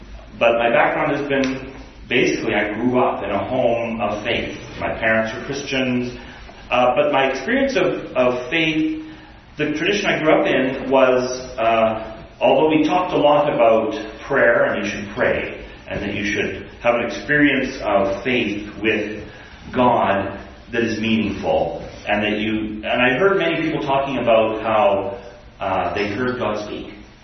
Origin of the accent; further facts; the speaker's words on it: Alberta, Canada; also born or lived in British Columbia; I was born in British Columbia, northern BC, grew up in Alberta, lived in various places, into the States and across Canada, and I ended up here by choice.